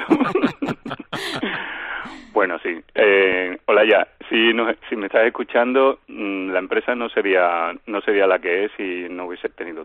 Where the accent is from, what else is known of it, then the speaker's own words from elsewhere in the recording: Andalusia, Spain; Yo es que soy andaluz y lo llevo como muy presente